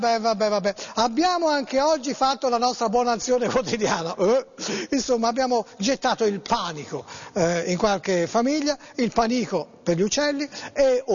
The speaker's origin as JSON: {"language": "Italian", "town": "Florence", "region": "Tuscany", "country": "Italy", "said": "Io sono fiorentino"}